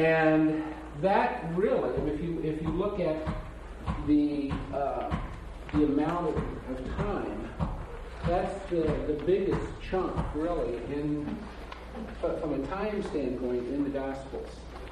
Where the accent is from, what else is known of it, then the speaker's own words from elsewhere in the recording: Waverly, Iowa, United States; from Waverly, Iowa